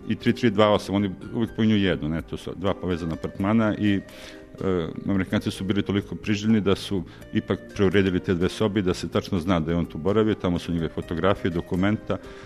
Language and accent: Serbian; Aleksandrovac, Rasina District, Serbia; Najprije da kažem da sam rođen u Aleksandrovcu ovde i da moje selo je mnogo bliže Aleksandrovcu, ali samo da administrativno pripada Brusu.